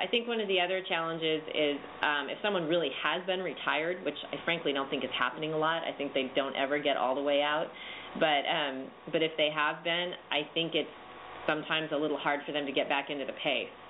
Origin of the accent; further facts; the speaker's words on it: California, United States; Now, we're from California, so we probably have a slightly slanted view.